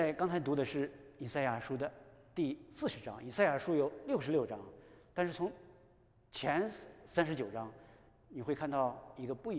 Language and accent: Chinese; Xi'an, Shaanxi, China; moved away as an adult; also born or lived in Shanghai / Spain; now in United States; 我是就是以我是西安人，但是我从工作以后，我就一直基本上在上海工作，在上海工作10年。